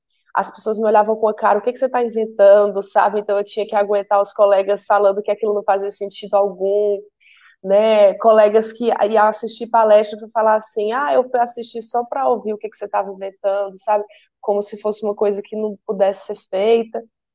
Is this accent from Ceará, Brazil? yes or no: yes; Fortaleza, Ceará, Brazil; Então nasci em Fortaleza e fiz a minha graduação em psicologia lá, o meu mestrado também em psicologia lá.